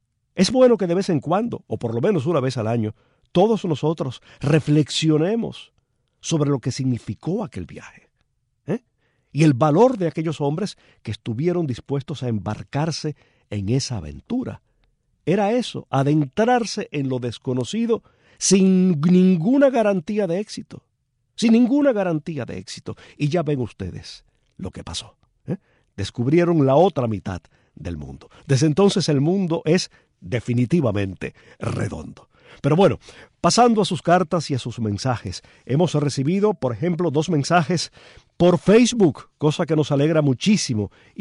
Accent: Palma Soriano, Santiago de Cuba, Cuba; Aquí tengo una carta de Oreste Valdés, vecino de Palma Soriano, mi pueblo.

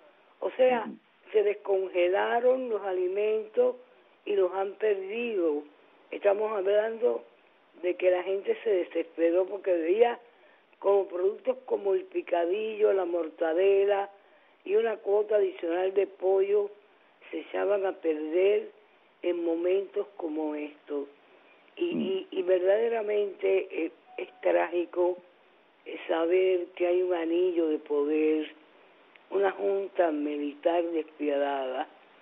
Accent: Cuba; esta es una situación que, como cubana, igual que tú, cubana-americana, me duele

